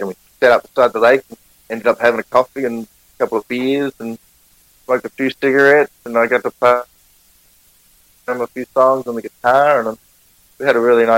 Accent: New Zealand; accent: Kiwi; Sat down at the bar, having my Kiwi accent, some guy just come out.

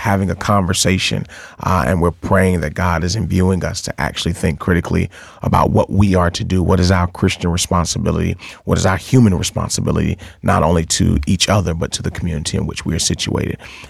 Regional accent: Atlanta, Georgia, United States; I'm from Atlanta, Georgia, originally.

